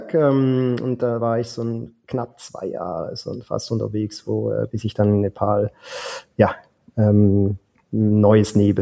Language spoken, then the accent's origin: German; Switzerland; Jetzt gerade als Schweizer natürlich, ne?